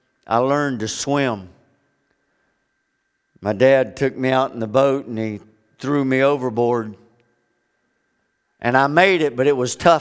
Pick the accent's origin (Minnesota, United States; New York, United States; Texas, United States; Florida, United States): Florida, United States; I grew up in South Florida, one of the best places for a kid to grow up back in the day when I did.